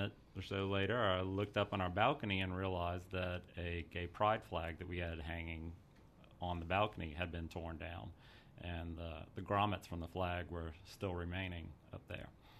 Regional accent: Morgan City, Louisiana, United States; Morgan City, Louisiana.

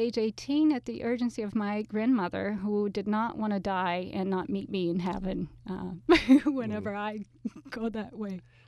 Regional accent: Brazil; We were chatting a little bit earlier about where I come from. I come from Brazil, which is the largest Catholic population in the world.

